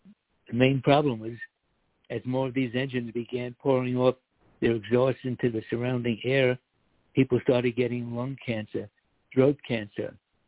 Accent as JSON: {"language": "English", "country": "United States", "tie": "born or raised there", "said": "When I was a kid growing up in America, you hardly ever heard about someone or some relative getting cancer"}